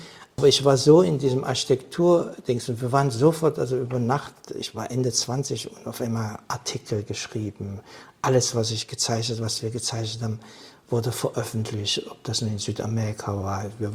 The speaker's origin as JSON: {"language": "German", "region": "East Germany", "country": "Germany", "said": "Ich sage, ich komme da aus der DDR."}